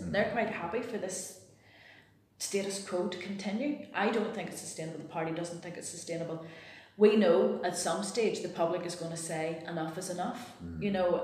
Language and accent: English; England, United Kingdom; I'm dreadful at all languages, being English.